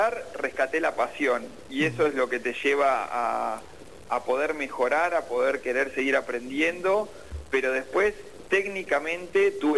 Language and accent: Spanish; Lobos, Buenos Aires Province, Argentina; yo soy de Lobos, mi familia es de Zapiola